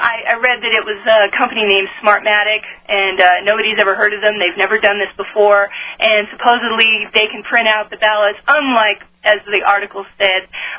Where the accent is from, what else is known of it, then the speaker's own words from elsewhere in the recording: Colorado, United States; I went out to my hometown, which is northeast Colorado, and it's real quiet out there.